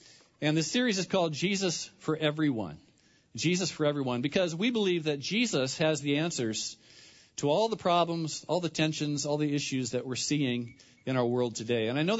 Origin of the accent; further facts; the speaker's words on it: Linden, United States; also born or lived in Seattle; I grew up here in Linden, and you may be new to our community, so if you've heard this already, just you know, humor me this morning. But I grew up here, so I love this town. My wife and I, we moved away for 17 years